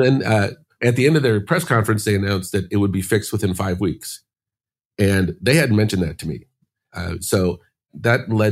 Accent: Chicago, Illinois, United States; now in California, United States; I grew up in Chicago, went to college.

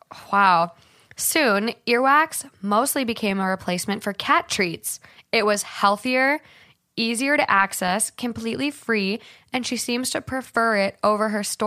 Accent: Minnesota, United States; But I think it's from growing up in Minnesota and accidentally stepping on them in the summer.

